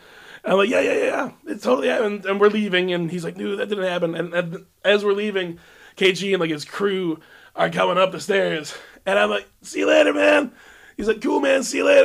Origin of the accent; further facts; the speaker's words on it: Bloomington, Minnesota, United States; Like, I'm from Bloomington, Minnesota. What's up? Go Jaguars.